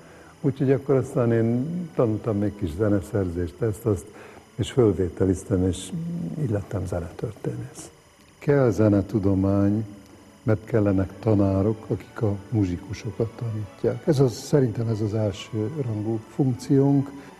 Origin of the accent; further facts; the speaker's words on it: Székesfehérvár, Fejér, Hungary; also born or lived in Jászladány; az Jászladányhoz fűződik, ahol születtem. Fiatal tanárházas pár, apám anyám ott találkozott össze, anyám odavalósi volt, apám Veszprémből származott oda. Ahogy a tanáremberek vándorolnak egyik városról a másikra, mentünk Székesfehérvárra, ott kezdtem el az iskolákat